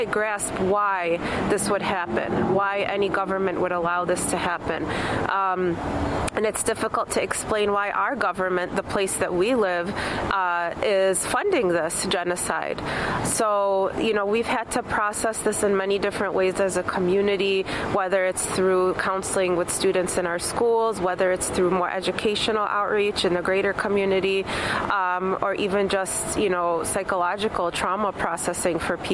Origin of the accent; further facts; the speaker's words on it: Bridgeview, Illinois, United States; I'm from Little Palestine in Oakland in Bridgeview, Illinois.